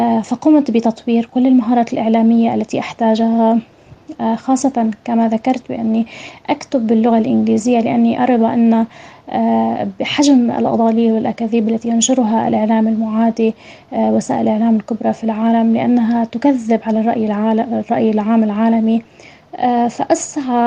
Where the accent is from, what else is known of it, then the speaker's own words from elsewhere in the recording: South Governorate, Lebanon; من الجنوب اللبناني